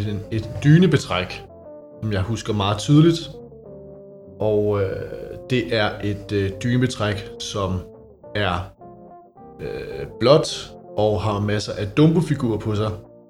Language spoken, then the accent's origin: Danish; Copenhagen, Capital Region, Denmark; jeg er 23 år gammel, og jeg kommer fra Brønshøj, men bor i dag i Valby.